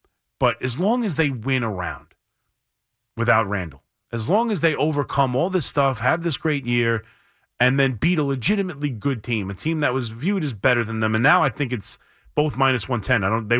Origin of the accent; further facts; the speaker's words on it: Long Island, New York, United States; And I grew up in Long Island.